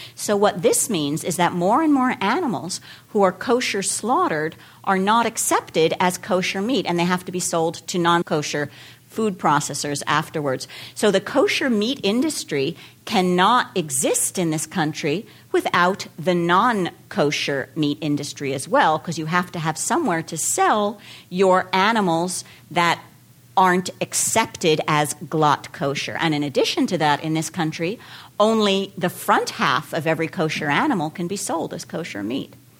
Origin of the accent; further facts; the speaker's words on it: United States; And as Jews, as American Jews, we've always known that the food we put in our mouth has a lot to say about who we are and what we think is important.